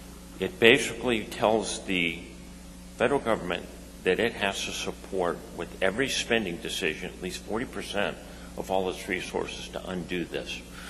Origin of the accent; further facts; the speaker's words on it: Arizona, United States; The other person they're going to have to convince is back in my home state of Arizona, Kyrsten Sinema.